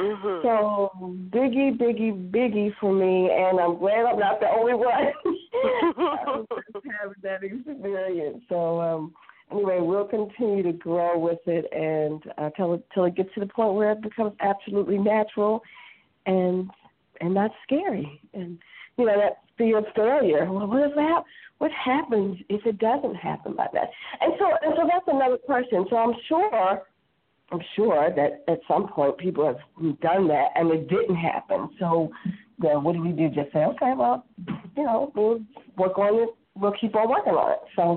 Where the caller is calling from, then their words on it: Baltimore, Maryland, United States; And I'm from Baltimore